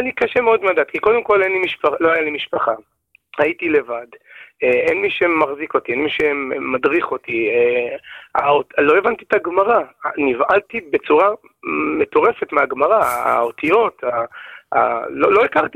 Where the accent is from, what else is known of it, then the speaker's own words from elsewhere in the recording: Kiryat Yam, Haifa District, Israel; born there; אני נולדתי בקריית ים, בית חילוני לגמרי